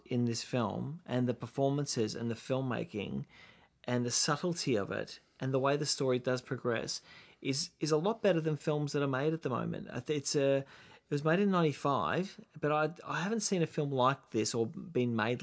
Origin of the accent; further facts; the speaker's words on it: Lilydale, Victoria, Australia; I grew up in Lilydale, Victoria.